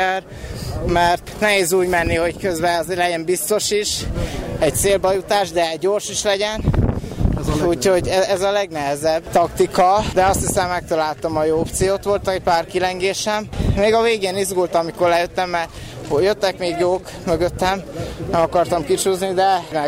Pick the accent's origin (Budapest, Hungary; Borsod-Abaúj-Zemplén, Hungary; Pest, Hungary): Borsod-Abaúj-Zemplén, Hungary; függetlenül, hogy én most magyar vagyok, és nem sínemzet, teljesítető. Semmi sem lehetetlen, azt mondom. Borsodból jöttem